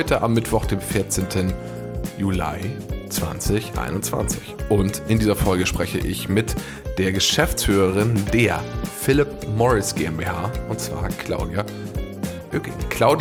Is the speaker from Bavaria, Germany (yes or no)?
yes; Bavaria, Germany; am Ammersee treffen, meiner alten Heimat.